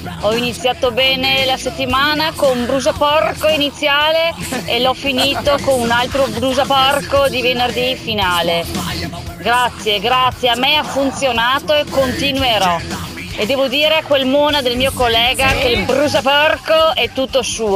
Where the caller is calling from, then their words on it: Vicenza, Veneto, Italy; sono io da Vicenza, dalla provincia.